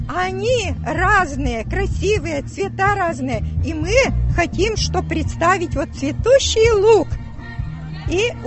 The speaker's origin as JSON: {"language": "Russian", "town": "Mozhga", "region": "Udmurtia", "country": "Russia", "said": "мы приехали из Можги, с Удмуртии."}